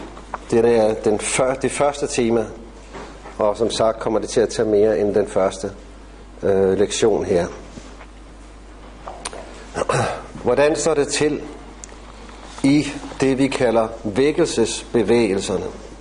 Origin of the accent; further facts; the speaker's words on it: Copenhagen, Capital Region of Denmark, Denmark; now in Hillerød, Denmark; Jeg bor i Hillerød. Jeg er vokset op i København.